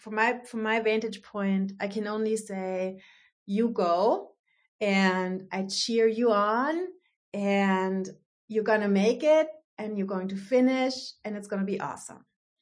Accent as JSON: {"language": "English", "country": "Germany", "tie": "born or raised there", "first_language": "German", "second_language": "English", "said": "I did grow up in a different place. It's not Mississippi. It's Germany. So yes, I know. So I grew up in Germany. I grew up speaking German. I wrote in German."}